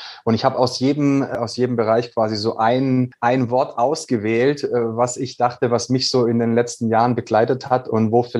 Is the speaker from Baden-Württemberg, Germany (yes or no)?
yes; Baden-Württemberg, Germany; born there; ich bin ja ein gebürtiger Schwabe